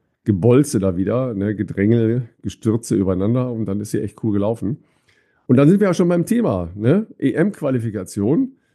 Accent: Dorsten, North Rhine-Westphalia, Germany; Ich war ja in meiner Heimat, ne, im wunderbaren Dorsten. Kennt ihr alle im nördlichen Ruhrgebiet, ne?

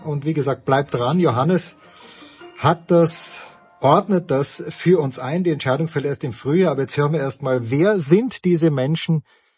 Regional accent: Austria; ganz persönlich als Österreicher

